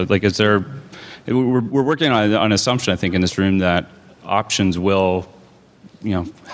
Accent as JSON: {"language": "English", "country": "Canada", "said": "I'm Canadian, so... Yeah. I'm Canadian, so... Yeah."}